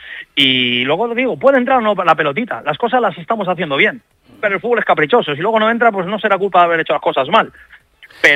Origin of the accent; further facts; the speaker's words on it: Madrid, Community of Madrid, Spain; De Madrid. Yo soy de Madrid.